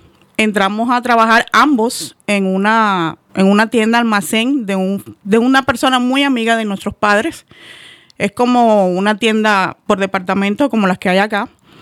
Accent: San Pedro de Macorís, Dominican Republic; Estudiaba en un colegio franciscano de monjas de mi pueblo, San Pedro de Macorís, el Colegio Cristo Rey.

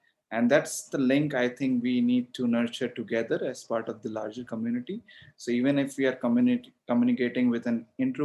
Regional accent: Delhi, India; English is a second language; so I hail from Delhi in India.

